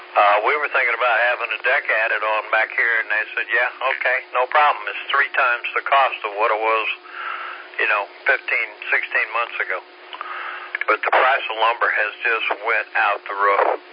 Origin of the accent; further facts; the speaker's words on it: Illinois, United States; Hey, I'm an old Illinois farm boy, so, you know, I know how that goes.